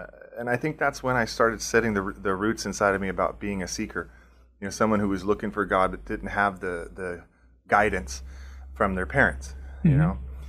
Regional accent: San Diego, California, United States; I was born and raised in San Diego to two lovely parents that loved me

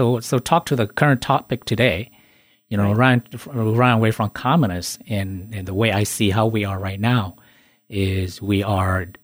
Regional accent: United States; And those were my friends that I grew up with. It was very, very difficult growing up in the United States.

